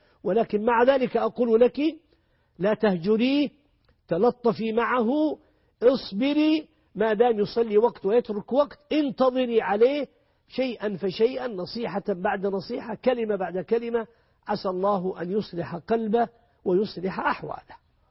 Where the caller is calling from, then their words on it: France; السلام عليكم، أنا أخت من فرنسا